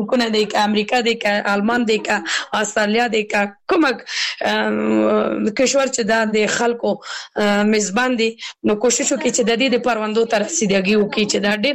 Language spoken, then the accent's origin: Pashto; Kabul, Afghanistan